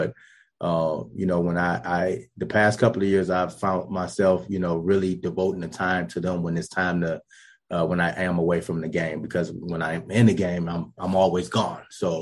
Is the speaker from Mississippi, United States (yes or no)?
no; Detroit, Michigan, United States; Growing up in Detroit, going to Detroit Persian high school, and, you know, growing up on the east side, 6 Mile and DeQuinder, you know, a young guy.